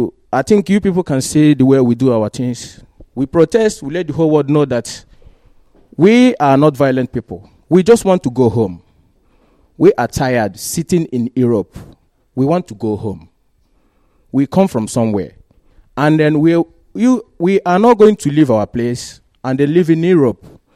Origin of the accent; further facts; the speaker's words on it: Mbaitoli, Imo, Nigeria; I'm from Mbitolu. Mbitolu is in Imo State. Imo State is in Biafra land.